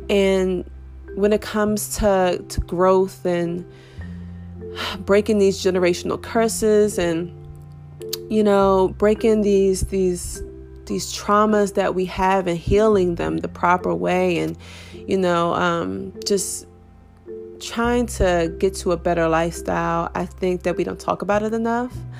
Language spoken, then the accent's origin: English; Washington, District of Columbia, United States; You know, I grew up in Southeast DC where it was normal to see people getting jumped.